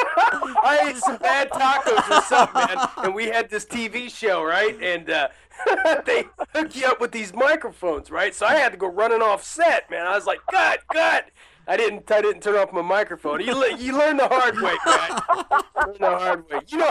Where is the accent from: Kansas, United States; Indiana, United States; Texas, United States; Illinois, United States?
Indiana, United States; Indianapolis; Matt, growing up here as a Hoosier kid in the state of Indiana, I grew up around Garfield Park on the south side of Indianapolis over by Manual High School.